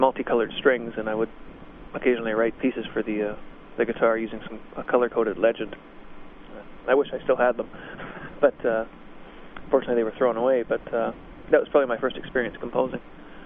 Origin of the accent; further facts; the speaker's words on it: Edmonton, Alberta, Canada; I grew up in Edmonton, Alberta, actually.